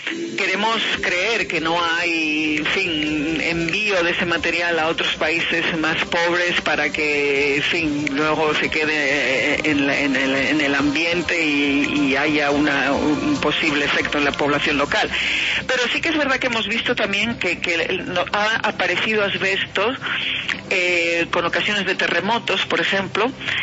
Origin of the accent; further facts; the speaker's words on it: Asturias, Spain; usted nombraba antes Asturias, de donde yo vengo